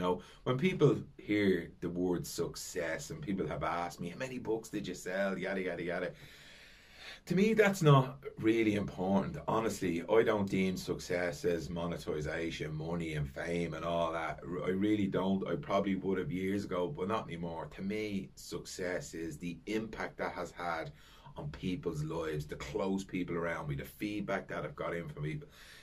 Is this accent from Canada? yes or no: no; Dublin, Leinster, Ireland; I just love the fact that we are from the Liberties and we're representing.